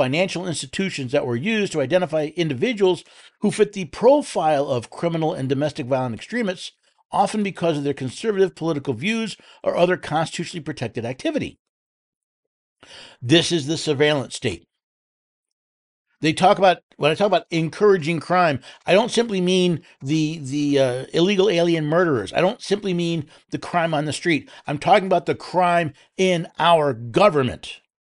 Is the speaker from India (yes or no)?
no; New York, United States; moved away; Because I am a refugee from New York State. I was born and raised there.